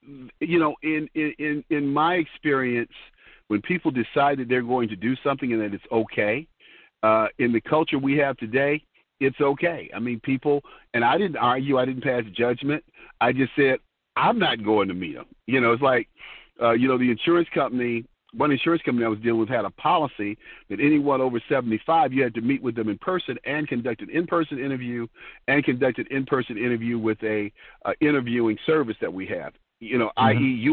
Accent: Detroit, Michigan, United States; I learned that at a very early age growing up in Detroit.

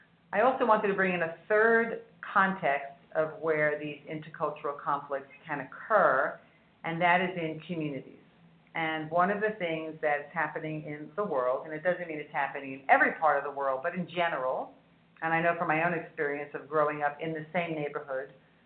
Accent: New York City, New York, United States; born or raised there; also born or lived in Japan

